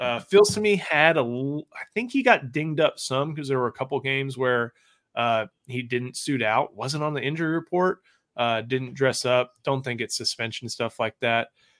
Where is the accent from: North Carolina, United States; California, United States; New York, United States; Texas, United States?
Texas, United States; Houston; now in Austin, United States; there's an organization in Houston, my hometown. I live in Austin